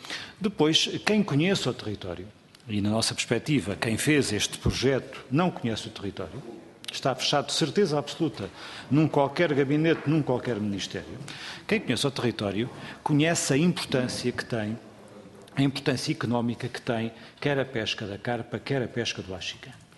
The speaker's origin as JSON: {"language": "Portuguese", "region": "Castelo Branco", "country": "Portugal", "tie": "born or raised there", "said": "Na região de onde eu sou natural, em concreto do distrito de Castelo Branco"}